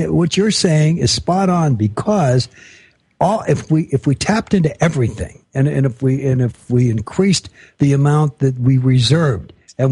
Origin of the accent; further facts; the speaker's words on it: Los Angeles, California, United States; I was brought up in Los Angeles.